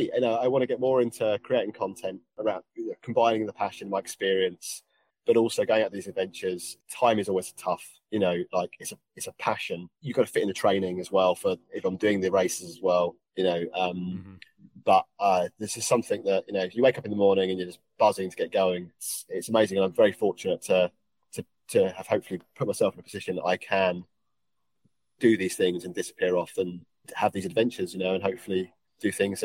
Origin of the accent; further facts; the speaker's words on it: England, United Kingdom; accent: English; people can deal with my English accent and my often very fast talking